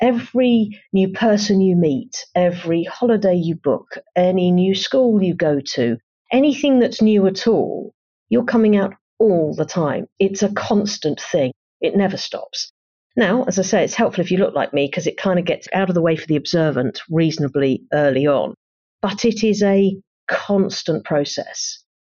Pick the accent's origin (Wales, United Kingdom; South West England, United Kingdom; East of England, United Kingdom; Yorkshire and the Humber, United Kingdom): East of England, United Kingdom; So I grew up in Essex, but with very, very strong links to London, where both my grandmothers lived. I'm an only child of only children.